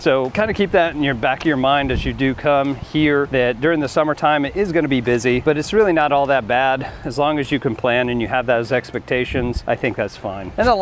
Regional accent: New York, United States; A lot of the times when I grew up in New York

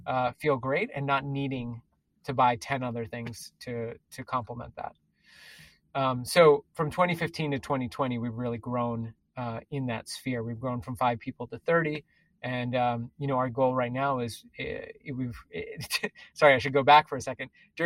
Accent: New York City, New York, United States; That was also a big dream of mine growing up around New York City.

